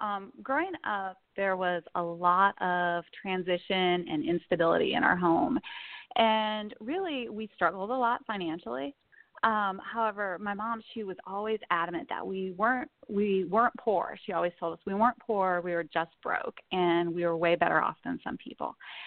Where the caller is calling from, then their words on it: North Carolina, United States; Well, I am calling from the Blue Ridge Mountains in western North Carolina, and if you haven't been out this way, they really do look blue.